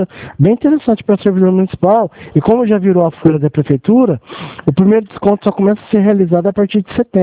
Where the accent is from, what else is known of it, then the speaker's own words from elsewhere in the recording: Franca, São Paulo, Brazil; eu sou daqui de Franca, né?